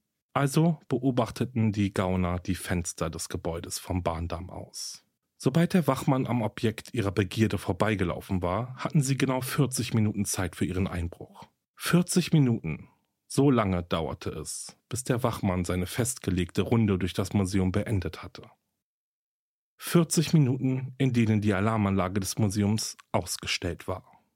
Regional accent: Berlin, Germany; Aber gut, für den heutigen Fall begeben wir uns nach Berlin. Meine Heimatstadt

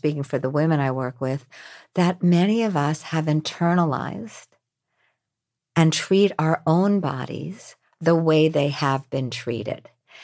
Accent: New York, United States; look, I'm from New York. New Yorkers don't have energetic boundaries.

